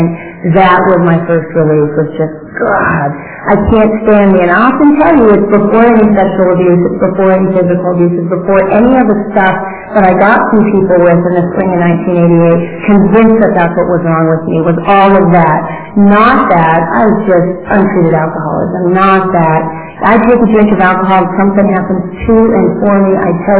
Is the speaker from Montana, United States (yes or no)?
yes; Butte, Montana, United States; I am the skinny little Indian girl from the wrong side of the tracks. I was raised in Butte, Montana.